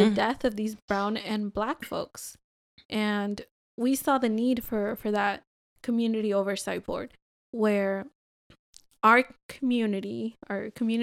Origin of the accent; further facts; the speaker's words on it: Tacoma, Washington, United States; So I'm from Tacoma